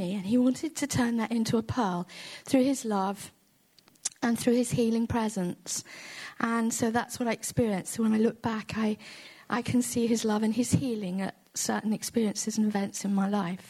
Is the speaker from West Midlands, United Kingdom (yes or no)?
yes; Feckenham, West Midlands, United Kingdom; So I was born and brought up in Feckenham, a little village near here. I have a sister and live there with my mum and dad.